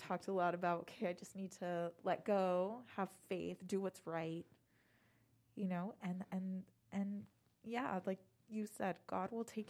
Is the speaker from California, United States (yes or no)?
no; El Paso, Texas, United States; moved away as an adult; But I was, you know, born and raised in El Paso, and I was ready. I was ready to leave at 18. So I didn't think I would come back.